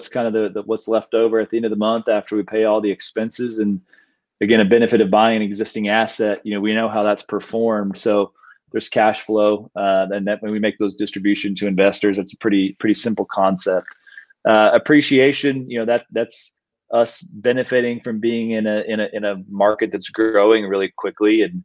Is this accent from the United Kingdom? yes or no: no; Austin, Texas, United States; You know, so we're born and raised in Austin.